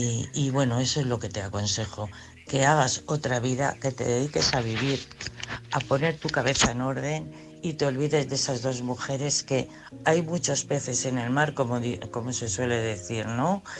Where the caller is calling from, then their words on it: Madrid, Community of Madrid, Spain; de Madrid.